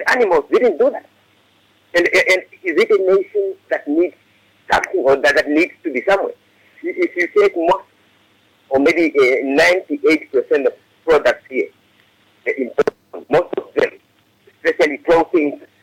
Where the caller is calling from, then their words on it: Osanari, Namibia; calling you from Osanari.